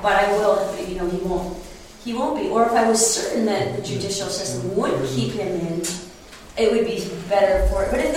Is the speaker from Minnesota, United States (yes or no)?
yes; Minnesota, United States; And so even though Minnesota doesn't have a death penalty, I'm from Minnesota, but it is a little scary for people like me who have done nothing wrong